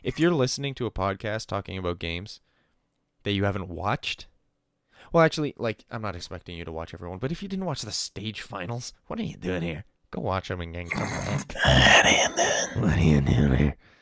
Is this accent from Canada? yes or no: yes; Canada; Toronto Raptors, by the way, because we're Canadian.